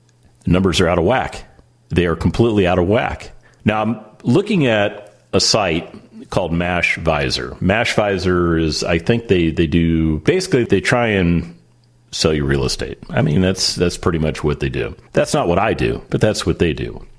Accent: California, United States; also born or lived in Nevada; I wasn't born there. I was born in Nevada, but I spent the majority of my life in California. So I got to know the state.

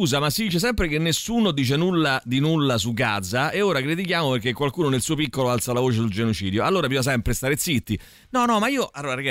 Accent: Viterbo, Lazio, Italy; Intanto sono stato a San Francisco e sono di Viterbo.

